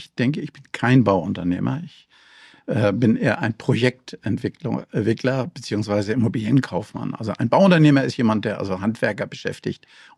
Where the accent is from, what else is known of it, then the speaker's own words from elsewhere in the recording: Langsdorf, Mecklenburg-Vorpommern, Germany; now in Hamburg, Germany; aufgewachsen bin ich in Langsdorf, Mecklenburg-Vorpommern, etwa 20 Kilometer von Rostock entfernt.